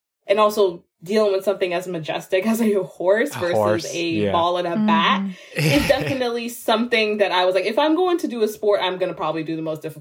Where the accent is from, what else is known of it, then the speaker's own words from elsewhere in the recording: Guyana; in growing up in Guyana, we had horses.